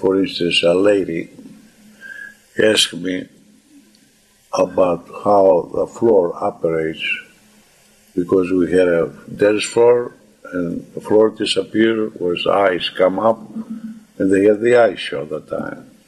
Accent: Greece; English is a second language; moved away as an adult; another thing happens to me the first day when I came from Greece, because I was hurt that time. I was 32 years old when I came. And, new country, I have to stay here, to live here, and I'm so helpless.

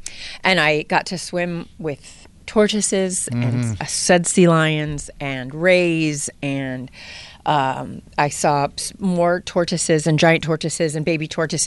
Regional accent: Quincy, Massachusetts, United States; I'm from Quincy, and I can't beat Dave.

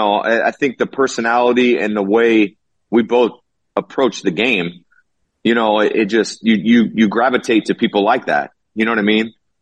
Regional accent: Woodland, California, United States; I grew up in Woodland, California

